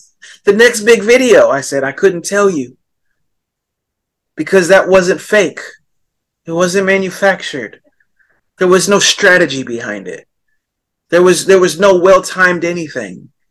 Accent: United States; 9/11 happens, and as an American, society said, 9/11 was a catalyst to bring the world together.

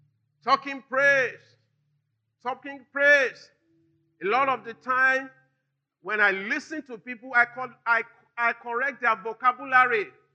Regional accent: Nigeria; I am not a Yoruba man. I am a kingdom man. I am not an Hausa man. I am a Nigerian.

